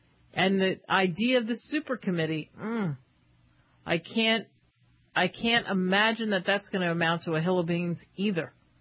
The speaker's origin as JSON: {"language": "English", "country": "United States", "said": "You know, I always pinch myself that I'm an American."}